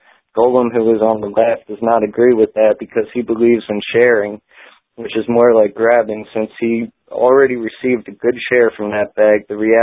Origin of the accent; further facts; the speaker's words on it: Upper Darby, Pennsylvania, United States; Yeah, I'm from Upper Darby.